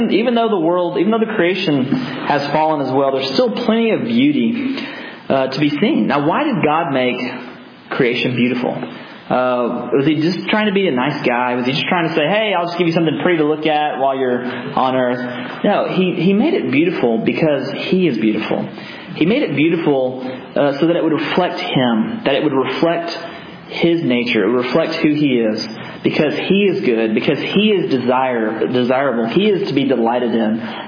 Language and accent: English; Tennessee, United States; I'm from West Tennessee, my wife's from Western Kentucky.